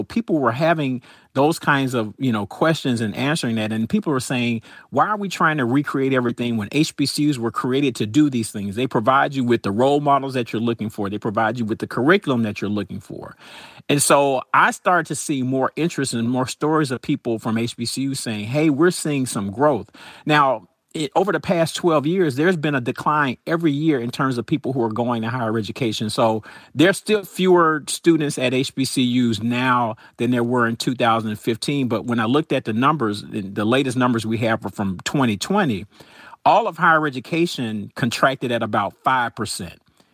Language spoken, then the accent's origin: English; Atlanta, Georgia, United States; You know, I grew up in Atlanta, so I went to Atlanta public schools. We're 99% Black.